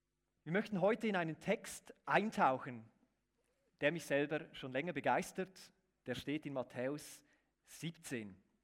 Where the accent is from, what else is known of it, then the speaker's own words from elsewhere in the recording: Wohlen, Aargau, Switzerland; now in Zürich, Switzerland; wie es im Nachnamen schon anklingt, komme ich aus Wohlen, bin aber seit ungefähr 4 Jahren in der Agglomeration Zürich wohnhaft